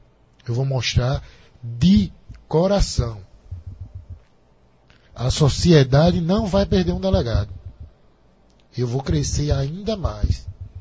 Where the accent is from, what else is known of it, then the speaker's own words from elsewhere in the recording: Guarabira, Paraíba, Brazil; Guarabira, Paraíba. E com 24 anos enfrentei logo uma cidade como Recife.